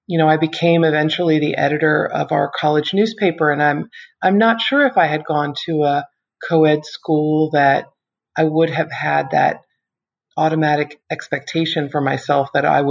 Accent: Maryland, United States; also born or lived in Philadelphia / North Carolina / Washington; I grew up in Maryland and went to school in Philadelphia and then worked in North Carolina, eventually came back to cover Congress in Washington and then began working for the Post.

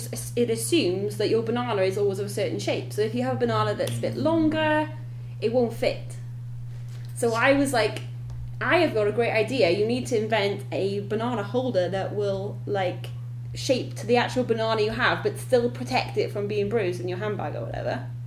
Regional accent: Wales, United Kingdom; Yeah, so I'm Welsh.

